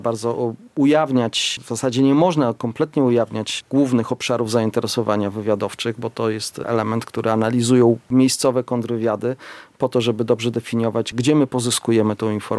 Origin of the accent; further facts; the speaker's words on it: Białystok, Podlaskie Voivodeship, Poland; tu jest mój region, stąd pochodzę, z Białegostoku i tu się wychowałem. Czuję się związany emocjonalnie z tym obszarem, chociaż już nie mieszkam, natomiast pracuję tutaj, wykładam na uniwersytecie i czuję się właśnie związany z Podlasiem, szczególnie z Białymstokiem.